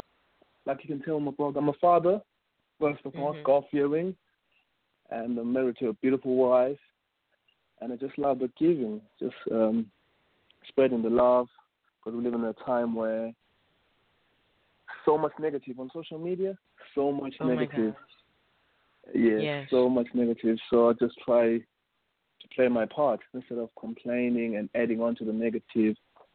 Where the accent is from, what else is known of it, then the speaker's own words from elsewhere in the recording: Johannesburg, Gauteng, South Africa; now in Europe; I come from Joburg. I lived in Joburg, Johannesburg, South Africa